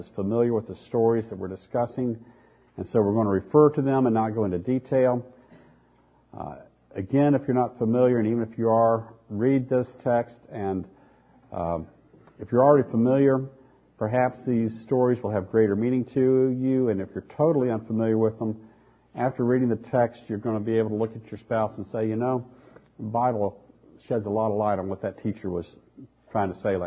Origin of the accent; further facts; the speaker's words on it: Memphis, Tennessee, United States; I grew up in Memphis, Tennessee in the 1950s and 60s, and so I was familiar with the term saved.